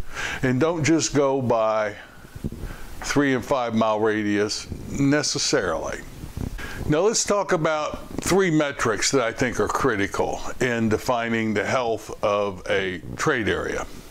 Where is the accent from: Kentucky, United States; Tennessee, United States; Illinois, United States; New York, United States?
Kentucky, United States; Louisville; So, for example, in my hometown, Louisville, Kentucky, which is on the border with Indiana, we're separated by the Ohio River.